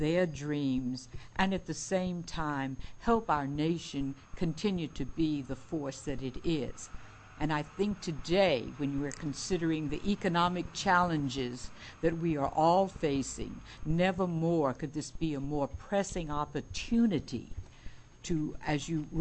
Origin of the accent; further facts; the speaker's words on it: New Orleans, Louisiana, United States; from New Orleans, Louisiana.